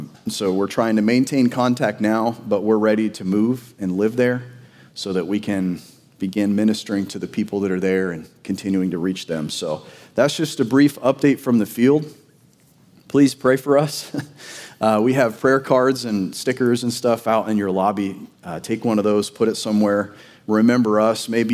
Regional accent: Georgia, United States; I'm from Georgia. I came from a church that was in Ohio to Georgia.

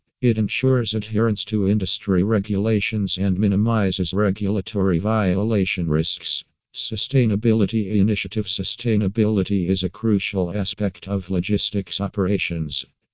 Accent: Pennsylvania, United States; from Pennsylvania and USA.

